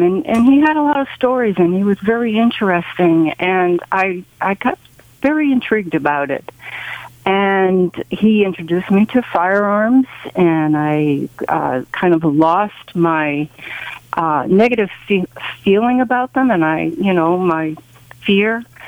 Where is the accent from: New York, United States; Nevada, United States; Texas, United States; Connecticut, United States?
Connecticut, United States; I'm from Connecticut, and only child.